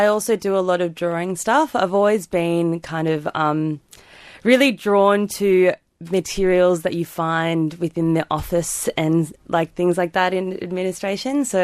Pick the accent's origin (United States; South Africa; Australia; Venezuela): Australia; Melbourne, Victoria; I mean, I'm from Melbourne, and when I was in Melbourne